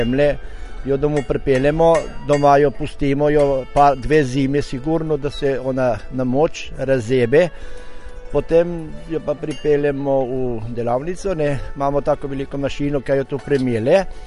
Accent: Ribnica, Southeast Slovenia, Slovenia; prihajam iz Ribnice

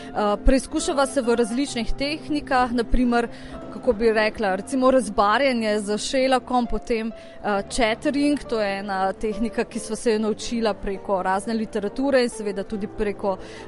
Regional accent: Krško, Lower Sava, Slovenia; Midva sva iz Krškega

